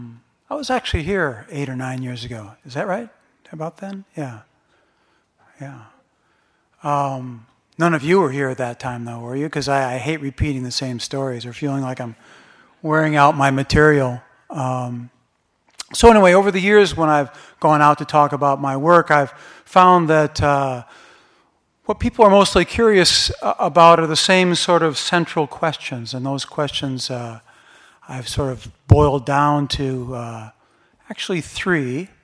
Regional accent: Grand Rapids, Michigan, United States; I grew up in Grand Rapids, Michigan.

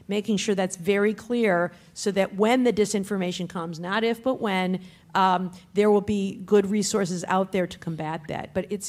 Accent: Michigan, United States; But I know in my home state of Michigan, for example, Jocelyn Benson

